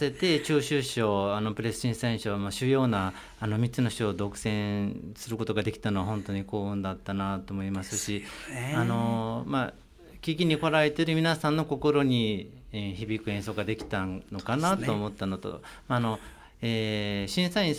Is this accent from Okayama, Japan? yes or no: yes; Tsuyama, Okayama, Japan; 2年前に、はい、ふるさとの津山で